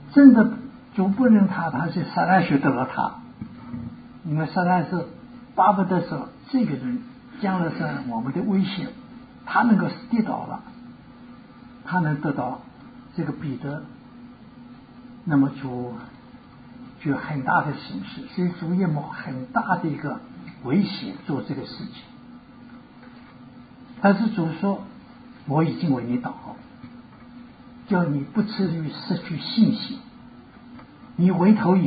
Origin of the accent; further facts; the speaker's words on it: China; 但我是大陆的，我还是赞成有解放。那么解放以前，我在南京。